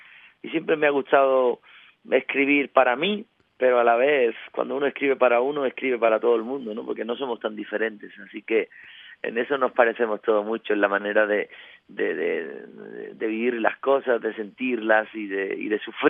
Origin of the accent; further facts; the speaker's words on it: Isla Cristina, Andalusia, Spain; cuando el otro día canté, por ejemplo, con una artista en mi tierra, en Isla Cristina